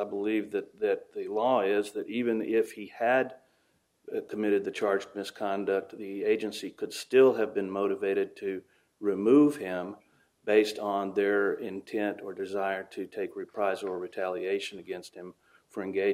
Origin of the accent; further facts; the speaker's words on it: San Antonio, Texas, United States; I'm from San Antonio, Texas, and I'm representing Bradley Ward.